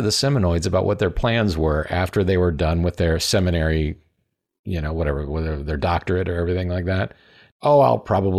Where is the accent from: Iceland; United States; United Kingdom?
United States; Midwest; But, you know, of course, I do come from the Midwest, and not just that, but I come from the Bible Belt evangelical Midwest.